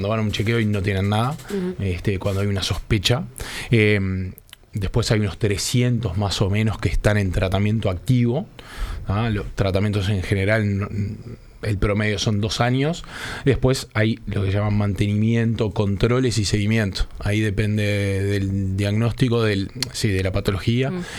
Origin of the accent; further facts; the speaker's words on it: Uruguay; para nosotros como uruguayos creo que es un orgullo